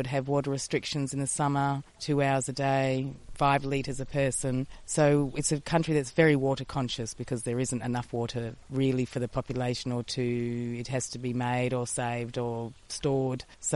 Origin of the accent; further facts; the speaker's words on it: Western Australia, Australia; When we lived in a small country town in the northwestern coast of Australia, and once a year or so, the river would flood